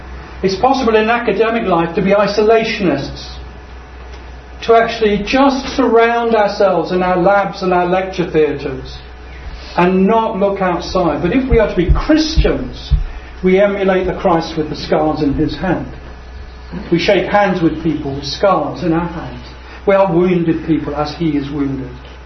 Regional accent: Guernsey; I was brought up in Guernsey in the Channel Islands.

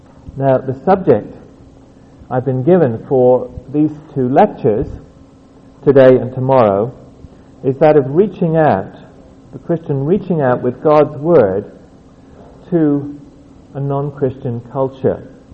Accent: England, United Kingdom; now in United States; Now, please don't think that I am being critical about the United States, coming here as an Englishman and then making these statements

